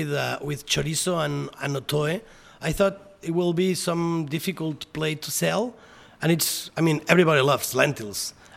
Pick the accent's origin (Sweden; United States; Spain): Spain; Barcelona, Catalonia; English is a second language; more influence about my roots than I'm from Barcelona